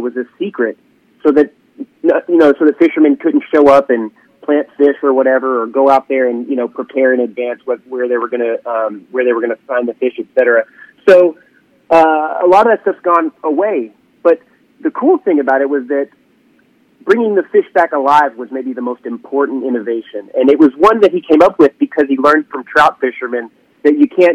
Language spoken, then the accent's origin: English; Arkansas, United States; I'm from Arkansas and I was on Facebook.